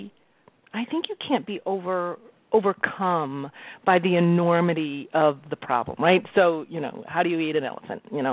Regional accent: Midwest, United States; I grew up in the Midwest and, you know, I was thinking about this the other day.

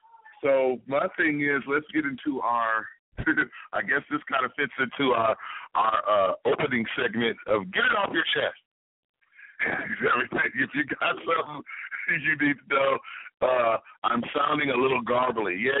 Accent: East Coast, United States; I'm not a West Coast motherfucker. I'm from the East Coast. We are very, very, very aggressive.

